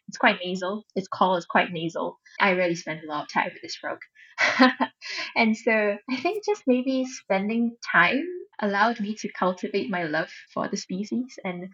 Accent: Malaysia; now in Singapore; And when I came from Malaysia to Singapore

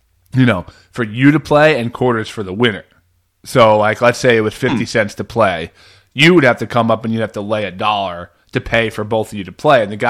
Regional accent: New Jersey, United States; from New Jersey.

